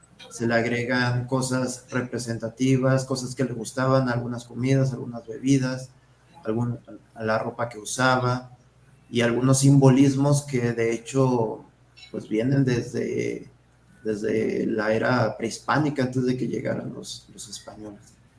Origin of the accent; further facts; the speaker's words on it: Río Grande, Zacatecas, Mexico; Bueno, soy Río Grande de Zacatecas.